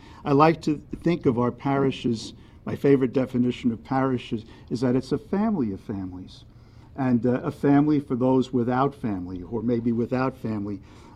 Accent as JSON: {"language": "English", "town": "Brooklyn", "region": "New York", "country": "United States", "said": "I come from Brooklyn. I'm a straight shooter."}